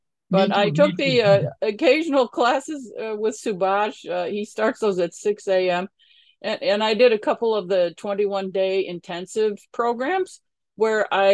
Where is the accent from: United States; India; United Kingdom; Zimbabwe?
United States; Buffalo, New York; now in Cary, United States; I'm originally from Buffalo, New York, and I've been living in Cary, North Carolina for about 30 years now with my husband and three children.